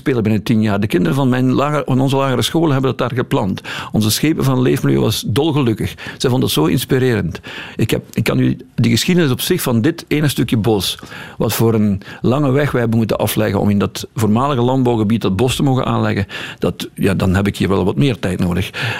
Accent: Bilzen, Limburg, Belgium; de gemeente Bilzen, mijn heimat, hè, of mijn, ik kom vlak uit Aldebiezen, uit de buurt daar.

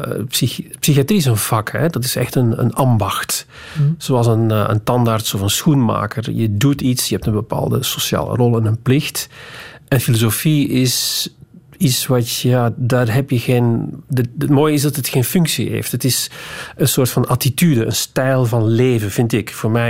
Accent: Flanders, Belgium; now in Netherlands; Ik ben Vlaming nog altijd, vind ik, in de hart en nieren wel. En ik woon nu al wel 20 jaar in Nederland, dus ik ben ook vernederlandst.

